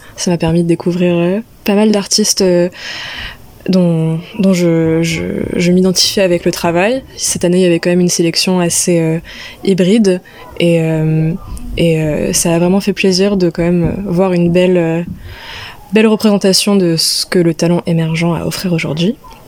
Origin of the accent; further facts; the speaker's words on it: Paris, Île-de-France, France; comme j'ai grandi à Paris, je me rends compte aussi que les gens pensent que le centre du monde est à Paris